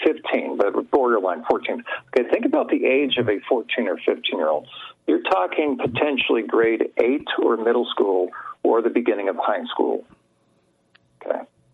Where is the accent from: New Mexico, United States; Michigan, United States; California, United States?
California, United States; So in California, I'm originally from California.